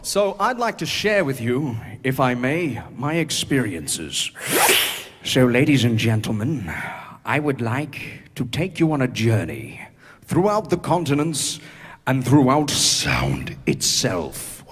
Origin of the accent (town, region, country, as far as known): Brisbane, Queensland, Australia